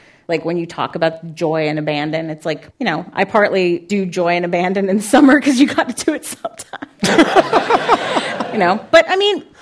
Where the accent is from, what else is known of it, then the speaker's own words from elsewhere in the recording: Pennsylvania, United States; You know, I grew up outside Philadelphia where there are seasons